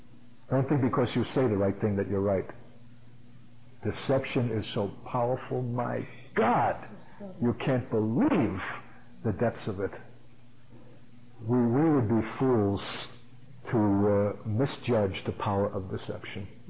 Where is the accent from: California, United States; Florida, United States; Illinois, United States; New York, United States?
New York, United States; Brooklyn; When we were kids growing up in Brooklyn and playing ball in the streets